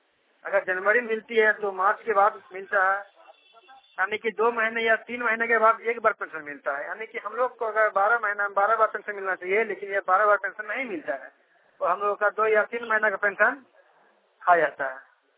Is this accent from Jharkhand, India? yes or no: yes; Dumka, Jharkhand, India; मेरा घर रामपुर है और ये काटेगुंज मस्जिद है, थाना पोस्ट काटेगुंज जिला दुमका झारखंड का रहने वाला हूँ।